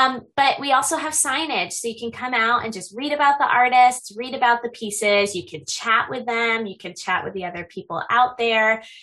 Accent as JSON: {"language": "English", "region": "Massachusetts", "country": "United States", "tie": "born or raised there", "also_born_or_lived": "Seattle", "lives_now": "Eureka, United States", "said": "I grew up in Massachusetts in a really rural area and then lived in Seattle before moving down here."}